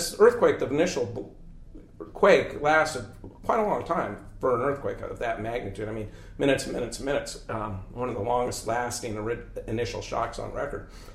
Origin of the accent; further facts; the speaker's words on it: Cordova, Alaska, United States; I was born in Cordova in 1960, and the earthquake was in 64. Cordova was, I believe, the closest town to the epicenter of the earthquake that there was in Alaska, anyway.